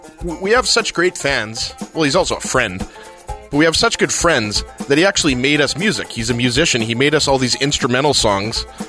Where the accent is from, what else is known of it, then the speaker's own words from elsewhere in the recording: Canada; obviously, I'm Canadian and I'm more of a Hockey Canada supporter.